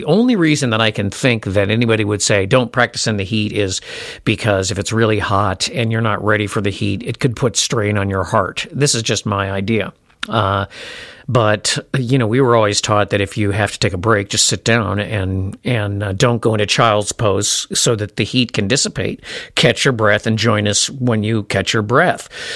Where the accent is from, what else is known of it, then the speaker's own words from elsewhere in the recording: Minnesota, United States; So I was acclimated, and I'm from Minnesota, so I was completely acclimated in the winter months to this cold weather.